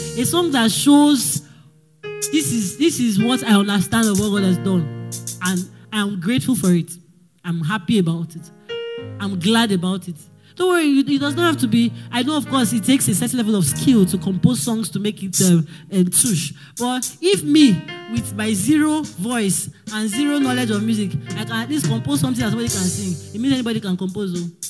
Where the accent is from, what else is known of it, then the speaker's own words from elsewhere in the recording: Delta, Nigeria; because I grew up in Delta State